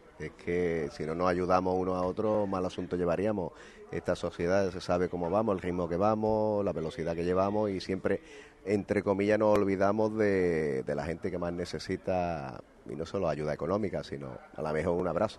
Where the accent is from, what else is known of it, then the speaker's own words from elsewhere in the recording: Málaga, Andalusia, Spain; Mi ciudad para mí, siempre la llevo de por bandera. Y yo soy malagueño, malaguista y boquerón.